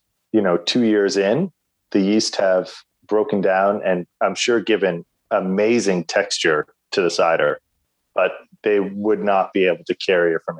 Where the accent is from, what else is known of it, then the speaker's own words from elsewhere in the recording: Canada; forgive me for being Canadian and using metric units.